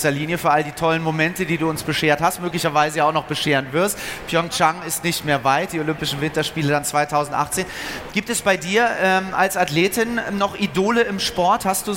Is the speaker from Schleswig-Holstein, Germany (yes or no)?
yes; Schleswig-Holstein, Germany; auf zugefrorenen Seen da irgendwo bei uns in Schleswig-Holstein